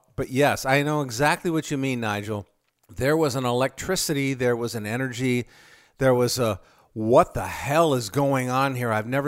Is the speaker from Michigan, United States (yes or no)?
yes; Detroit, Michigan, United States; I'm from Detroit, so you know I followed Tommy.